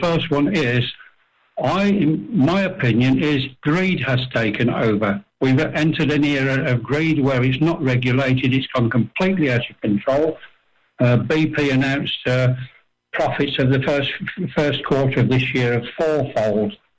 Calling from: Balearic Islands, Spain; Good morning, everyone. … from Mallorca.

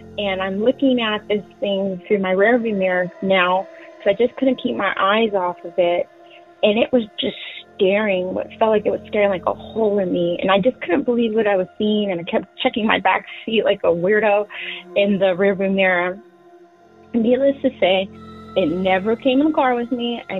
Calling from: California, United States; I'm calling from California.

